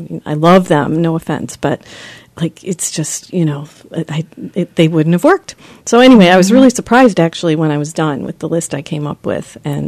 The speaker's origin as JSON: {"language": "English", "region": "New York", "country": "United States", "said": "I'm from New York originally, but, you know, eventually maybe we'll get back there."}